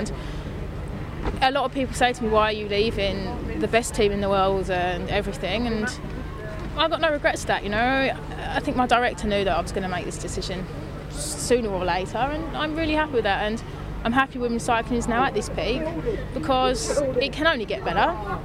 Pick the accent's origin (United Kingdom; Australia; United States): United Kingdom; England; You know, I'm English through and through. I never see myself as British.